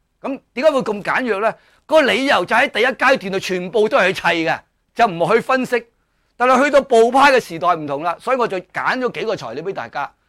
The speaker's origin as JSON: {"language": "Cantonese", "country": "China", "said": "但是佢就正常我哋中国人话斋啦"}